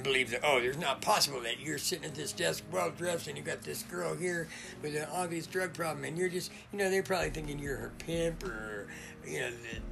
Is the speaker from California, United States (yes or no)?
yes; Los Angeles, California, United States; I'm from Los Angeles, and long before everybody was complaining about pollution, we had, days